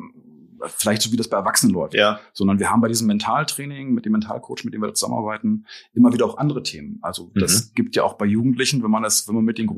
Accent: Berlin, Germany; Ich komme aus dem Osten von Berlin eigentlich

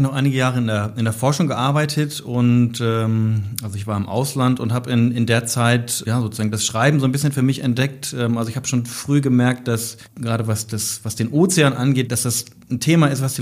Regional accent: Lohne, Lower Saxony, Germany; Und habe auch in Lohne mein Abitur abgelegt, Zivildienst gemacht. Ja, insofern habe ich also meine Kindheit und meine Jugend im Oldenburger Münsterland verbracht.

